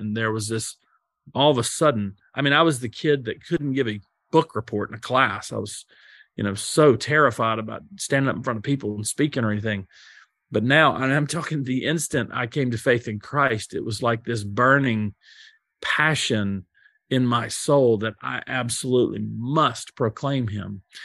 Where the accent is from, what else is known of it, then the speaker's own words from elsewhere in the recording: North Carolina, United States; I'm from North Carolina, and I come from blue collar, middle class, maybe even lower middle class-ish, something like that, roots.